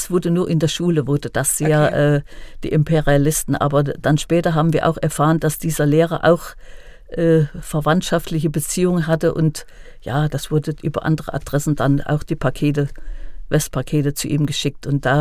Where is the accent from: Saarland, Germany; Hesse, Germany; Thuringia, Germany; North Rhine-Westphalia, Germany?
Thuringia, Germany; Geismar; ich bin in Geismar groß geworden, das war 5 Kilometer Sperrgebiet.